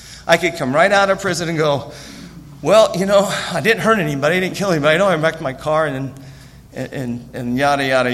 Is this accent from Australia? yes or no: no; Pocatello, Idaho, United States; I grew up in a small town called Pocatello.